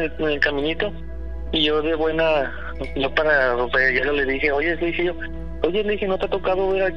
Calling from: Culiacán, Sinaloa, Mexico; De Culiacán, Sinaloa.

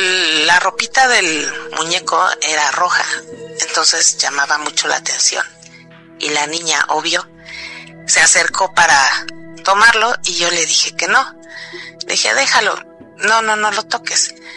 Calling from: Germany

